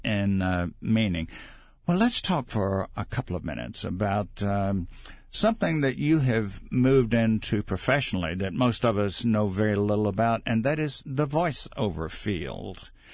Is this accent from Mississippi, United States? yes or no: yes; Mississippi, United States; I grew up in South Mississippi, and even when I go back to Mississippi, yes, I will hear much of the dialogue that I grew up